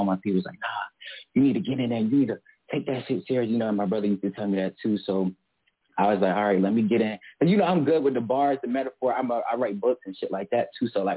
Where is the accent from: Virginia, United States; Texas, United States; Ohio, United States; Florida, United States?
Florida, United States; Melbourne; Melbourne, Florida. I mean, Melbourne, that's where I'm from, Brevard County.